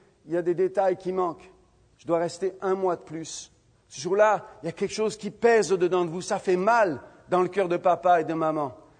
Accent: France; Moi, en tant que Français, j'ai toujours aimé la liberté.

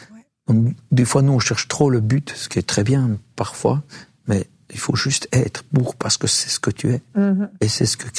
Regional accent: Switzerland; On est Suisse, on peut.

